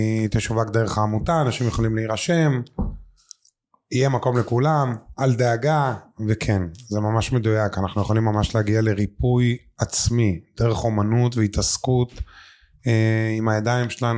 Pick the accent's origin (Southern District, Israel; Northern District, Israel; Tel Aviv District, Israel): Tel Aviv District, Israel; Bat Yam; כן, גדלתי בבת ים כל שנות ילדותי. הייתי ילד שמח.